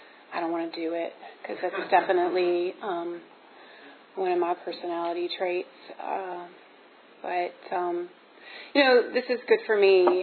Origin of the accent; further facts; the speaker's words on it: Charleston, West Virginia, United States; I'll just say that I grew up in Charleston, West Virginia. I come from a good home, stable, loving home.